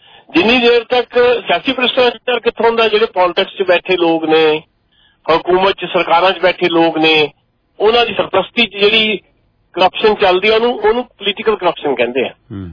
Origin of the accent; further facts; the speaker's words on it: Punjab, India; ਆਪਣੇ ਹਲਕੇ ਚ ਸਾਡਾ ਬੰਗਾ ਹਲਕਾ ਪੈਂਦਾ ਸੀ, ਅੱਜ ਕੱਲ ਸਾਡੇ ਪਿੰਡ ਨੂੰ ਫਲੋਰ ਨਾਲ ਜੋੜਤਾ।